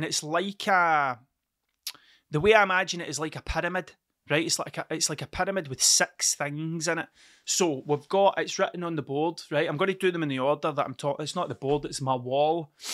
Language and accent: English; Scotland, United Kingdom; I should know that because I'm Scottish.